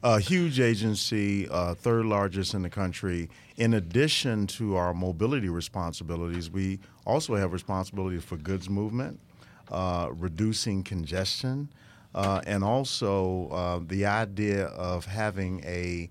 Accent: Chicago, Illinois, United States; Yes, and I'm from Chicago, so there you go.

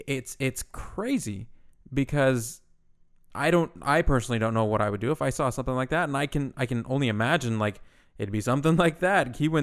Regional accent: Texas, United States; growing up in Texas, Texas is very split right down the middle.

